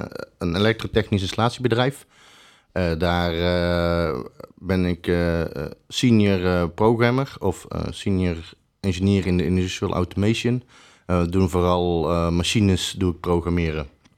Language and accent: Dutch; Belgium; Ik ben zelf Belg.